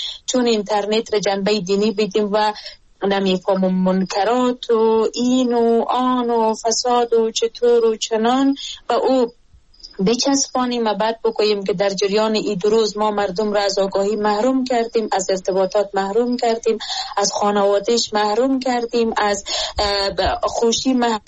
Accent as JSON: {"language": "Persian", "country": "Afghanistan", "tie": "born or raised there"}